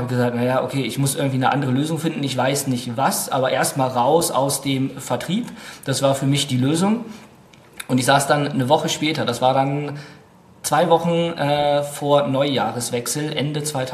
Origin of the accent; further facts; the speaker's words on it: Wolfsburg, Lower Saxony, Germany; ich bin aufgewachsen in Wolfsburg und wer Wolfsburg kennt, Wolfsburg ist die klassische Arbeiterstadt, also alles um Volkswagen herum entstanden.